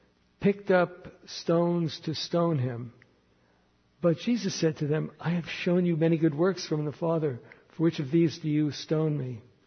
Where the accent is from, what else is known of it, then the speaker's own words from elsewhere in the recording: New York City, New York, United States; You know, when I grew up in New York City, Christmas in our Jewish neighborhood was not the norm because it was a Jewish neighborhood, so we didn't celebrate Christmas.